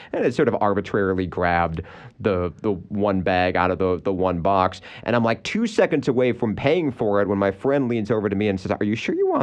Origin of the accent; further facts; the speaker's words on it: United States; because I'm American and we mispronounce everything, including our own language.